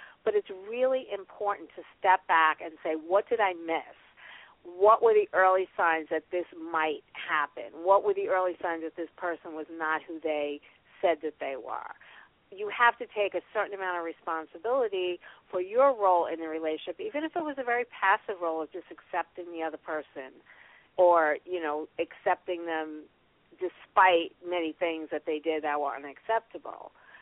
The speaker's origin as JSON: {"language": "English", "region": "New York", "country": "United States", "said": "And I'm from New York."}